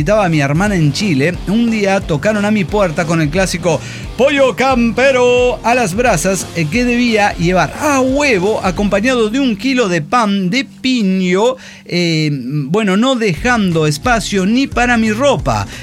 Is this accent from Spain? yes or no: no; Colombia; Así somos los colombianos.